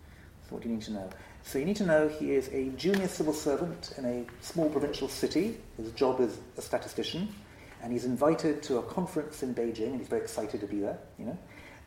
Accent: London, United Kingdom; I guess I'm from London, the big capital. I've always lived in big cities.

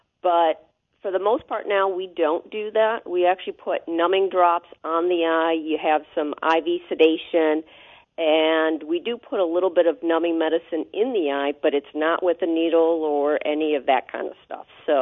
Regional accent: Bloomfield, Michigan, United States; I am born and raised in Bloomfield. I'm a first-generation American. Both my parents were born in Poland and survived World War II and wound up meeting in England and moving here.

